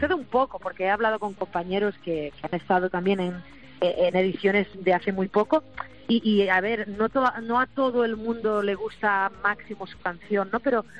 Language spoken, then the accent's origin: Spanish; Catalonia, Spain; me he quedado más en mi tierra, en Cataluña